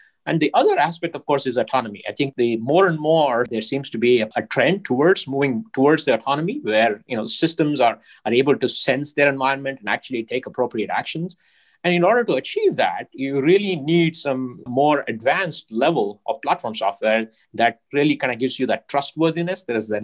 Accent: India; I'm originally from India, so I have an Indian heritage.

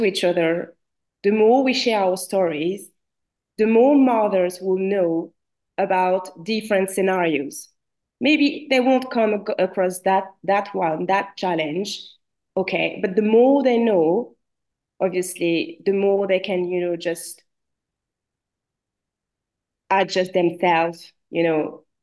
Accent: Paris, Île-de-France, France; accent: French; English is a second language; now in London, United Kingdom; I live in London, but I'm French. I'm originally from Paris. That's why I have this accent, this French accent.

